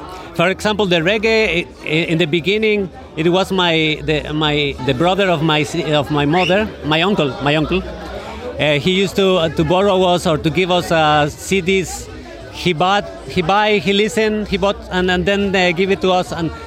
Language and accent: English; Mexico City, Mexico; from Mexico City and touring here with the Dova Mix and the Camarade Tour.